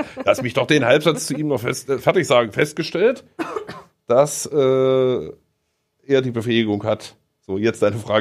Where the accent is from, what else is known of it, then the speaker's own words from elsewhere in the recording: Erfurt, Thuringia, Germany; komme aus Erfurt. Bei mir klingelt auch ein bisschen was.